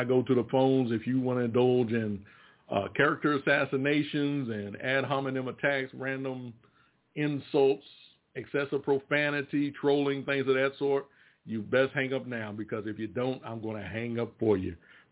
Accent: Virginia, United States; born there; I'm a Virginia man. I was born in Virginia.

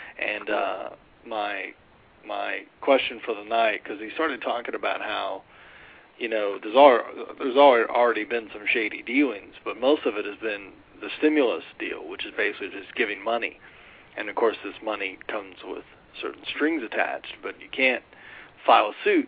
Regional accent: Louisiana, United States; I grew up in Louisiana. We have lots of creative similes down there, and I'm going to avoid using any of them.

